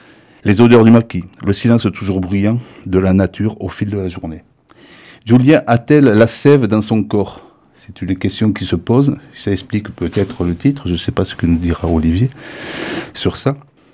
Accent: Corsica, France; Mais je suis corse.

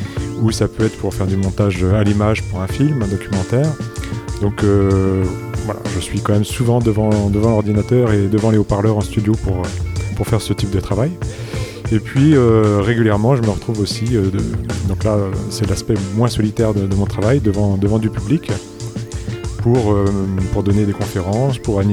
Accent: Grand Est, France; je viens de Lorraine, des Vosges plus précisément

